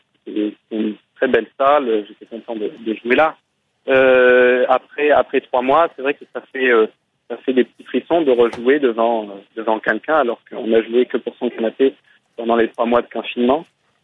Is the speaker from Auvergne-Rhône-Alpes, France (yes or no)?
no; Marseille, Provence-Alpes-Côte d'Azur, France; en Provence, dans le sud de la France, donc Marseille, ma ville natale